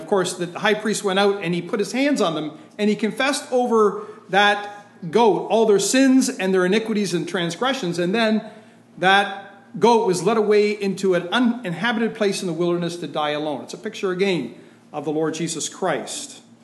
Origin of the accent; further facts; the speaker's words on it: Sarnia, Ontario, Canada; And I'm from Sarnia, Ontario, Canada. So I'm a Canadian. I'm a foreigner in a foreign country.